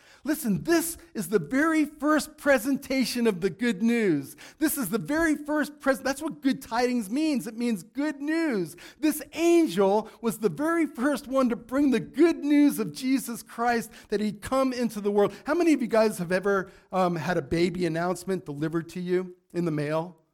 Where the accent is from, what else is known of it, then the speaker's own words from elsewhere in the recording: Las Vegas, Nevada, United States; now in Hoodsport, United States; But then I'm a wimp from Las Vegas who's not used to all of this cold and rain and snow up at our house, right?